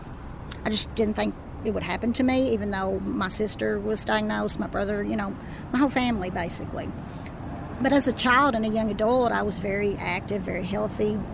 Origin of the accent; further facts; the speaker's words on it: Hazard, Kentucky, United States; I was born and raised in Hazard, Kentucky. So I've lived here my whole life